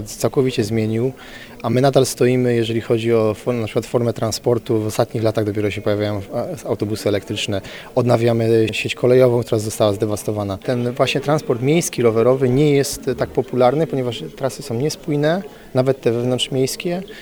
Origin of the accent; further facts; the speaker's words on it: Silesian Voivodeship, Poland; ja też jestem od urodzenia Ślązakiem i widzę, co się dzieje